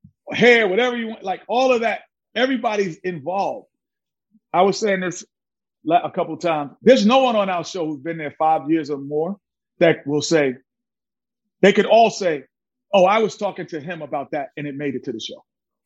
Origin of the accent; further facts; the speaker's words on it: New York City, New York, United States; I grew up in New York City. So I used to have to listen to him on radio.